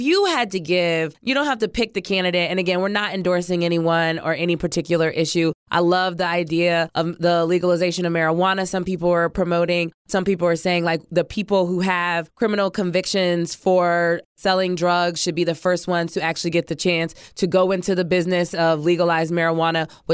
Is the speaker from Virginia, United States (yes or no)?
no; Ohio, United States; I'm from Ohio. Gabby's from Ohio. We met on the campaign trail.